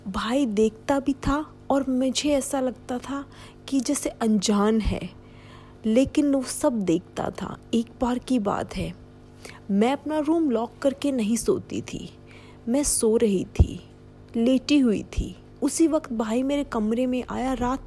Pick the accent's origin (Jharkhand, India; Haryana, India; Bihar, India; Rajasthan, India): Haryana, India; Panipat; पानीपत की रहने वाली हूँ।